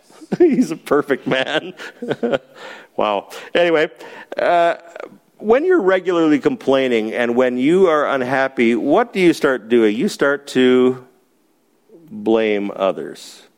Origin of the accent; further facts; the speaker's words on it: Winnipeg, Manitoba, Canada; I come from Winnipeg. During those cold, long winters, we would sit around and grumble to each other for 7 months of the year.